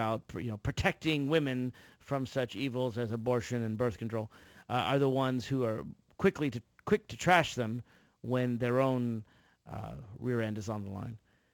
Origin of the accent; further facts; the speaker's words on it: Virginia, United States; the governor of my home state, and I live in Northern Virginia, just outside of Washington, D.C.